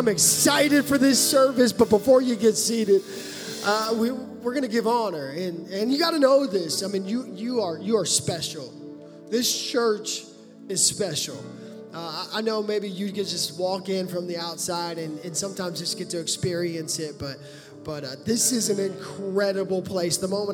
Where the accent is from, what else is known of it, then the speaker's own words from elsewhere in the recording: Baton Rouge, Louisiana, United States; born there; now in Fort Worth, United States; And born in Baton Rouge, Louisiana. That's really where I'm from. Me and my wife are from Louisiana.